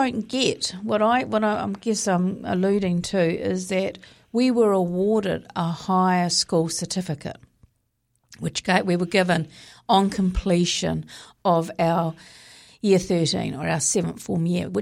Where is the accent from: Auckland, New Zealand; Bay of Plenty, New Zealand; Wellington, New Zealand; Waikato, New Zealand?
Waikato, New Zealand; Te Aroha; But it was interesting because I grew up in Te Araha, which was up in the Waikato.